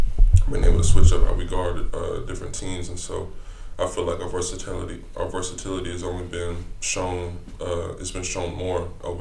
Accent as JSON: {"language": "English", "region": "Oklahoma", "country": "United States", "said": "I went to OU so I could stay home. I'm from Oklahoma."}